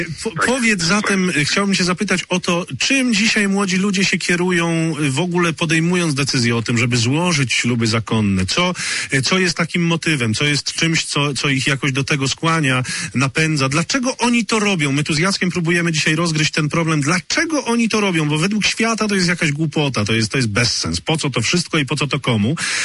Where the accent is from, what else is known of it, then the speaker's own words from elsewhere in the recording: Tczew, Pomeranian Voivodeship, Poland; O, jakże uroczo, to moje strony